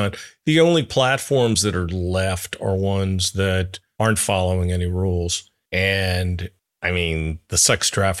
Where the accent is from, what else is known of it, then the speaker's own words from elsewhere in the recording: California, United States; I mean, I grew up in the Bay Area. You don't want to drive them into West Oakland, you know?